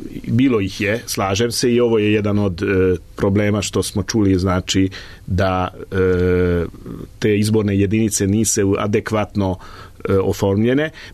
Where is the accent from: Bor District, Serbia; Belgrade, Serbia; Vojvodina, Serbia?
Vojvodina, Serbia; Kanjiža; ja dolazim iz Kanjiže, ne iz Sente